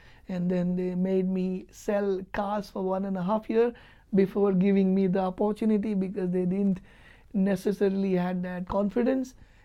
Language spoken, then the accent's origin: English; Mumbai, Maharashtra, India; moved away as an adult; now in Perth, Australia; when I came from Mumbai to Perth